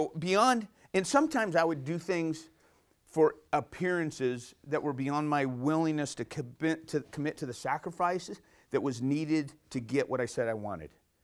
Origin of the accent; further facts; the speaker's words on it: San Diego, California, United States; My dad was in the business, born and raised in San Diego, married 30 years-ish, and three boys.